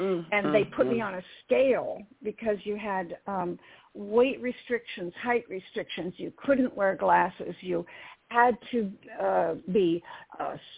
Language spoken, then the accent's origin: English; Oak Park, Illinois, United States; born there; I was born in Oak Park, although my parents were living in Berwyn at the time. And all my family is from up there on both sides.